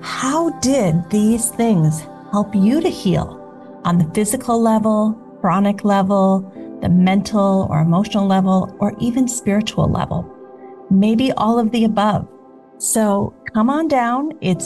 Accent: Midwest, United States; also born or lived in California; I was a Midwesterner, moved to California for almost 30 years, and then about a year ago came back home.

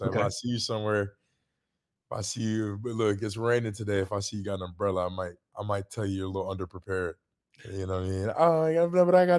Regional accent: Jamaica; I'm Jamaican, so a lot of people might not know what that is

